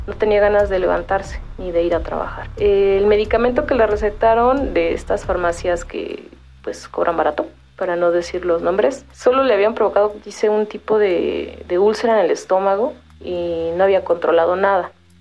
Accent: Coyoacán, Mexico City, Mexico; Soy originaria de Coyoacán, de la Ciudad de México

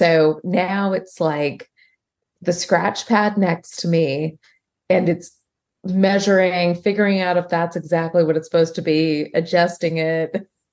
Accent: California, United States; moved away as an adult; Born and raised in California, we lived there. I did turn 40 in California. So I lived there 40 years.

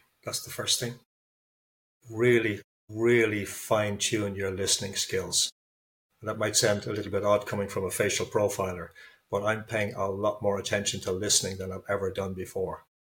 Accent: Ireland; moved away; I grew up in Ireland when it was a very monocultural society. So when I left Ireland, I went abroad

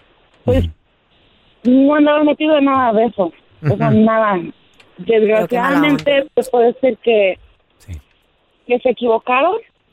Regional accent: State of Mexico, Mexico; Pues él estaba en México, somos del Estado de México.

